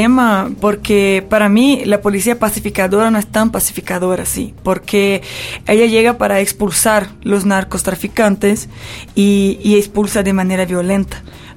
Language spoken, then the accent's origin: Spanish; Rio de Janeiro, Brazil; born there; Spanish is a second language; Yo nací en Río de Janeiro, pero hoy vivo en una ciudad un poco más alejada, hora y media más o menos de Río.